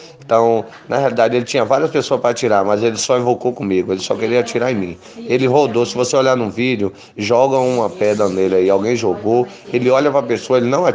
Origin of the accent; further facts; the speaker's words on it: Valença, Bahia, Brazil; now in Presidente Tancredo Neves, Brazil; Minha idade é 33 anos. … Sou natural de Valença. Moro em Presidente Tancredo Neves há 20 anos.